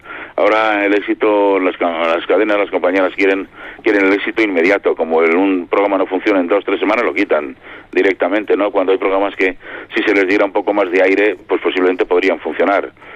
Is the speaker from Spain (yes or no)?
yes; Bilbao, Basque Country, Spain; born there; now in Madrid, Spain; yo nací en Bilbao, como sabes, y trabajé en la radio en Bilbao, luego en la COPE, y pretendí venir a Madrid desde Bilbao